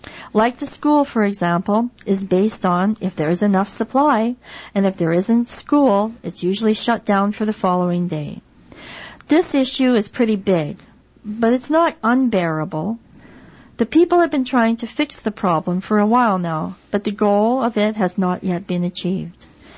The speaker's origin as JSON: {"language": "English", "town": "Little Buffalo", "region": "Alberta", "country": "Canada", "tie": "born or raised there", "said": "why we should have the rights to running water and health aids in my hometown known as Little Buffalo."}